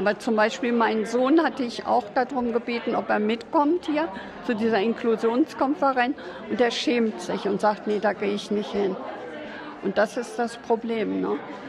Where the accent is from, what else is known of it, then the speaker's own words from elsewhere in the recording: Duderstadt, Lower Saxony, Germany; Ich komme hier aus Duderstadt und bin 72 Jahre